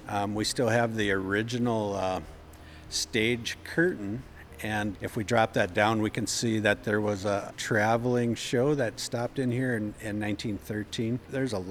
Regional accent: Taylor, North Dakota, United States; That's right. Born and raised in Taylor, North Dakota. I was gone for about 20 years and moved back and got pretty active in the community again.

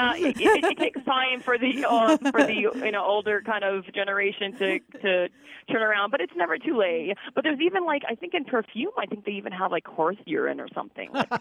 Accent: Greece; English is a second language; from Greece, so yeah.

